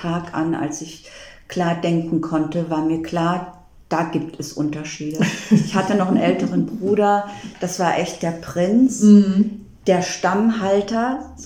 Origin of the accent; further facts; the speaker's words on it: Oldenburg, Lower Saxony, Germany; Und Oldenburg ist echt meine Heimatstadt.